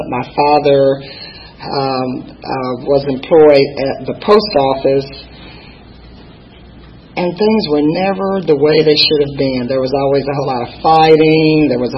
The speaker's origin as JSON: {"language": "English", "town": "Huntington", "region": "West Virginia", "country": "United States", "tie": "born there", "said": "I was born in Huntington, West Virginia. It's an extremely small town."}